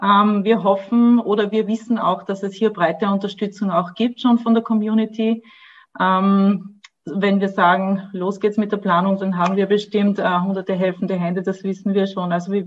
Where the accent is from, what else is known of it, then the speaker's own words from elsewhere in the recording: Austria; München war ja auch eher für uns wirklich sehr gut erreichbar als Österreicher